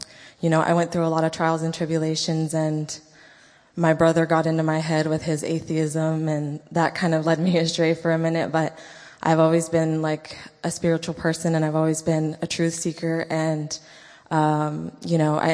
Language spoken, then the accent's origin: English; California, United States; But anyways, I grew up in California